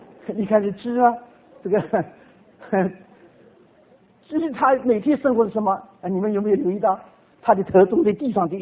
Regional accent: China; 我们中国人说民以食为天，还主耶稣基督也相信民以食为天。

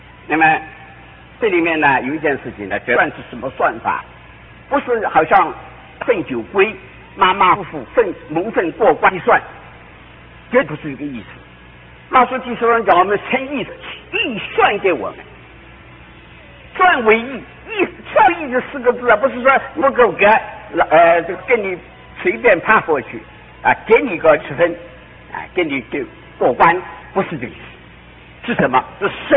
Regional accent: China; 我们大陆人都不懂啊

